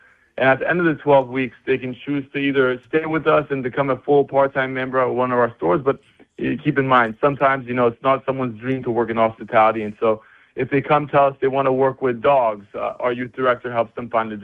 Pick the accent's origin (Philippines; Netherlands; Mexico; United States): Mexico; And so for me, you know, growing up in Mexico for 12 years, completely different culture